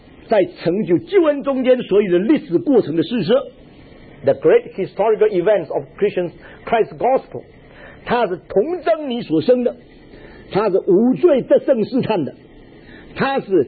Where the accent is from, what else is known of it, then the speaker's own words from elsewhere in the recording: China; 我们中国人谈到这个灵性好，这个人对我很有帮助